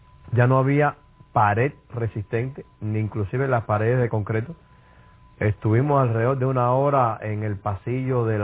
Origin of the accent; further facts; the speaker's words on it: Cuba; yo soy cubano y venezolano, porque no tengo diferencias. Para mí Cuba y Venezuela es la misma patria